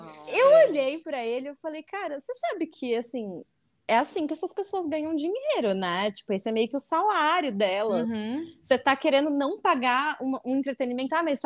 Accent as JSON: {"language": "Portuguese", "town": "Bauru", "region": "São Paulo", "country": "Brazil", "said": "E eu sou de Bauru, só que eu não fiz o Nesp em Bauru."}